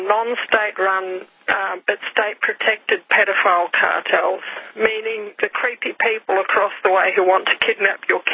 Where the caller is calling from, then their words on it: Australia; I'm calling from Australia.